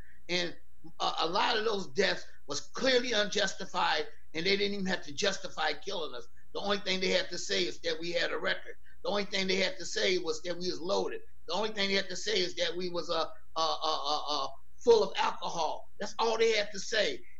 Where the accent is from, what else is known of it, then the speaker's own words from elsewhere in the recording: Menlo Park, California, United States; also born or lived in East Palo Alto; And I grew up in Menlo Park and East Palo Alto before Facebook got here.